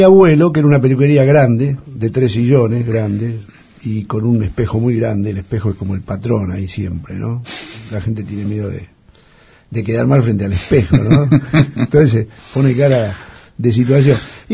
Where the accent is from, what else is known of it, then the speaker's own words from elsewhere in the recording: Ingeniero White, Buenos Aires Province, Argentina; born there; Bueno, yo nací en Ingeniero Guay, en el puerto al lado de Bahía Blanca. Pertenece a Bahía.